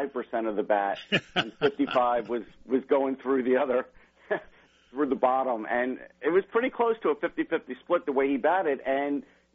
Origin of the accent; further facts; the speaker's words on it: North Massapequa, New York, United States; I grew up in North Massapequa, and everybody would have the argument, who was better, Tom Seaver or Vida Blue at the time?